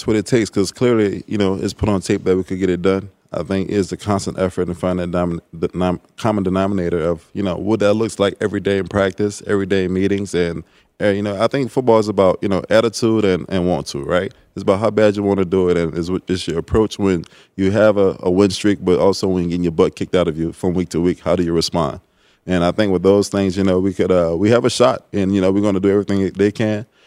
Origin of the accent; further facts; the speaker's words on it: Louisiana, United States; You know, I come from Louisiana where it's different, right?